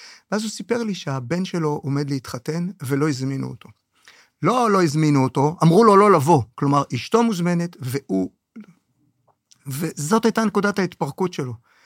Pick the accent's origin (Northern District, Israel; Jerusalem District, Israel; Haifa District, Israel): Jerusalem District, Israel; Jerusalem; also born or lived in Ramla / Lod; אני ירושלמי, אבל בקהילתי ישבתי ברמלה ולוד.